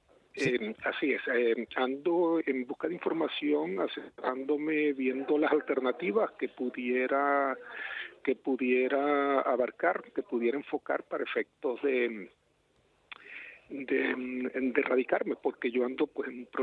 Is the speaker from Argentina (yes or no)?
no; Venezuela; moved away as an adult; now in Spain; yo ando pues en un proceso de asilo en España. Yo soy venezolano, tengo unos 6-7 meses aquí en España